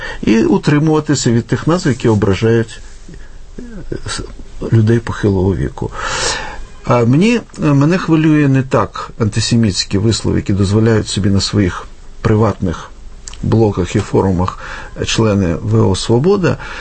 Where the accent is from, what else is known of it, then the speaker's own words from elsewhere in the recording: Western Ukraine, Ukraine; Я сам з Західної України